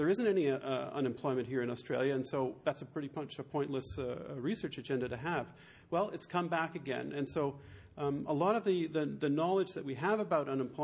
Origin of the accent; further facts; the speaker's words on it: Hamilton, Ontario, Canada; also born or lived in Germany; I grew up in Hamilton, Ontario, Canada, a city much like Geelong or Elizabeth